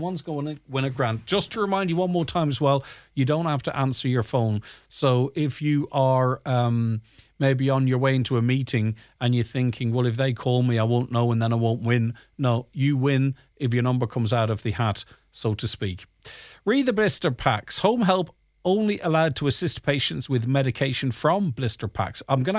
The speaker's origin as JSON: {"language": "English", "country": "Ireland", "said": "it's time our political parties help keep our country as Irish for the Irish people. I'm sick of others telling us what to do in our wee island."}